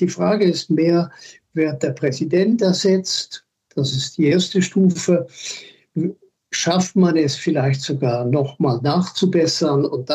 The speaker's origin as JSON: {"language": "German", "country": "Switzerland", "said": "als Schweizer"}